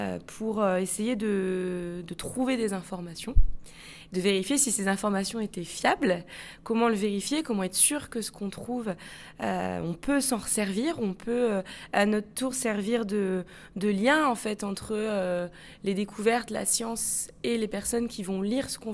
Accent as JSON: {"language": "French", "town": "Lille", "region": "Hauts-de-France", "country": "France", "said": "je suis originaire de Lille. J'ai eu 31 ans, là, il n'y a pas très longtemps. J'ai fait mes études à Lille, à l'Université de Lille. J'ai une licence en écologie des populations. Et ensuite, je suis arrivée sur la Côte d'Opale, à Vimereux"}